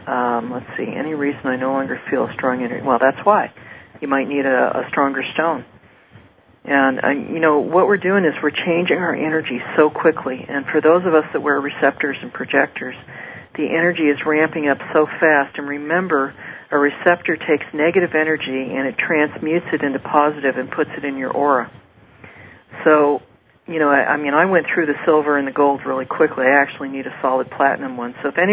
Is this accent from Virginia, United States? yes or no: no; San Francisco, California, United States; I grew up in San Francisco. And so I have an earthquake act.